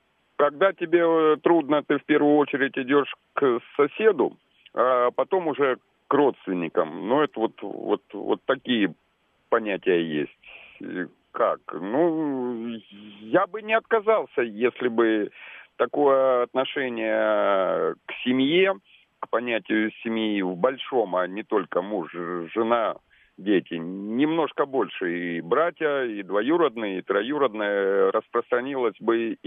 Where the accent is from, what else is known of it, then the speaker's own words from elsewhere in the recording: Kabardino-Balkaria, Russia; Сам я вырос на Кавказе, в Кабарде, даже могу сказать. Ну, я православный.